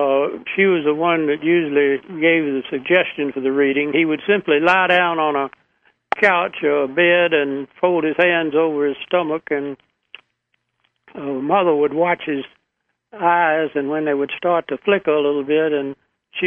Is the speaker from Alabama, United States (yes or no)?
yes; Alabama, United States; born there; Of course, I was born in Alabama